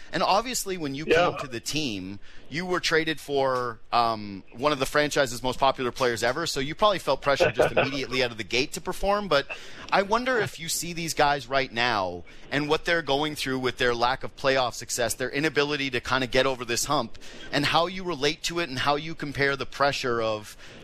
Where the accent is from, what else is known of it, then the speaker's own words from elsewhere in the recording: Canada; But watching a version of Team Canada that could barely get a shot on net was hard for me as a Canadian to swallow.